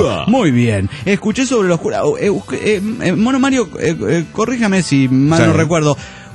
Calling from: León, Guanajuato, Mexico; La semana pasada estuvo el rally en la ciudad.

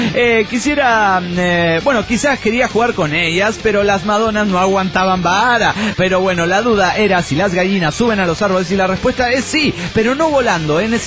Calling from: Managua, Nicaragua; de Managua, Nicaragua.

